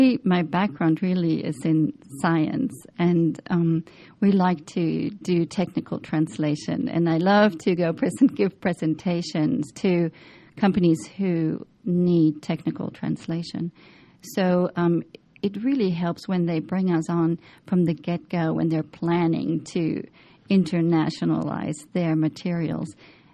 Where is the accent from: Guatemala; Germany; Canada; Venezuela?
Germany; Worms, Rhineland-Palatinate; now in United States; I'm from Germany, a city called Worms.